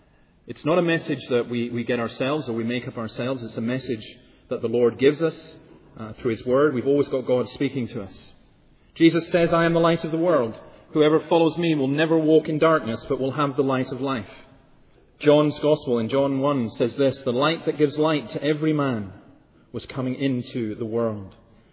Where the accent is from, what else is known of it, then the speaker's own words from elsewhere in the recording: Scotland, United Kingdom; I'm Scottish and we have a Scottish temperament.